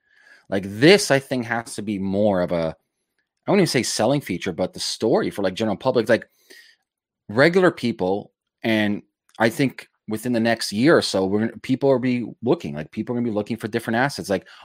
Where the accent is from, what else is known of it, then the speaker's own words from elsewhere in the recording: Toronto, Ontario, Canada; like I'm from Toronto, Canada. Our property is just retarded, just insane.